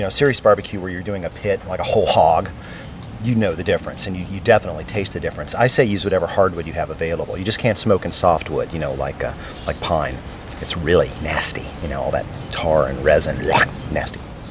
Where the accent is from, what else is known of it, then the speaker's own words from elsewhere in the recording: United States; I don't know, I'm an American